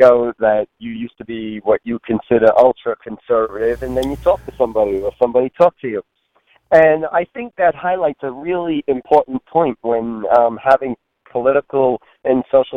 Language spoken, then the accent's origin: English; Holbrook, New York, United States; I'm from Holbrook.